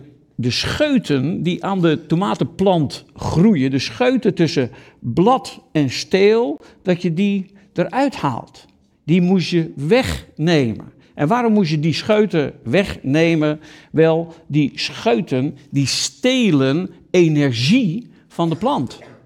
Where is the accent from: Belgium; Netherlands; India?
Netherlands; South Holland; ik kom uit het Westland. Dan heb je al die grote glazen kassen.